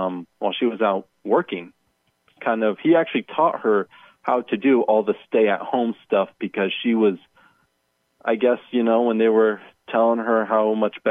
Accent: United States; born there; I was born in America, in the United States.

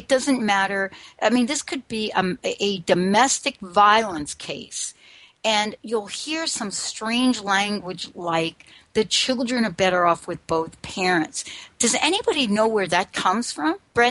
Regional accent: New York, United States; I grew up in New York.

